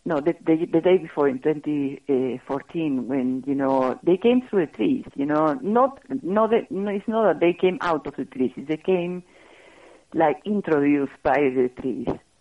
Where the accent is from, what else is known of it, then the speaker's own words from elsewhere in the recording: Peru; moved away as an adult; I did growing up in Peru, and I have a very, very funny upbringing, because, you know, my mom being Danish